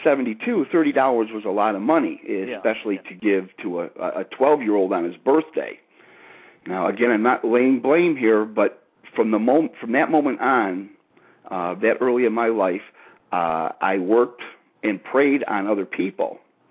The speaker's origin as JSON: {"language": "English", "town": "Detroit", "region": "Michigan", "country": "United States", "tie": "born or raised there", "said": "Well, Johnny, I grew up on the east side of Detroit, Michigan, in a group of smaller communities called the Gross Points."}